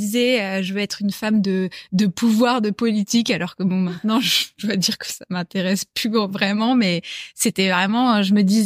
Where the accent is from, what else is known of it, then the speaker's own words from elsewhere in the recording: Neuilly-sur-Seine, Île-de-France, France; Alors, j'ai grandi à côté de Paris, j'ai jamais bougé. Alors j'habitais à Neuilly